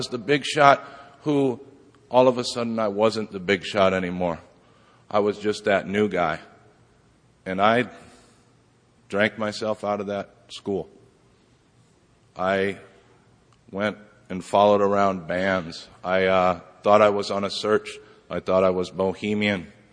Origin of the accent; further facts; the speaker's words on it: Iowa, United States; Growing up, I grew up in Iowa.